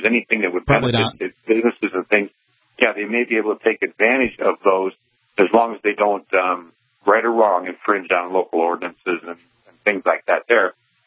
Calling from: Evansville, Indiana, United States; Evansville, Indiana.

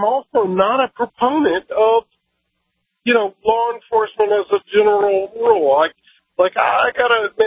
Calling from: Virginia, United States; I'm calling from Virginia.

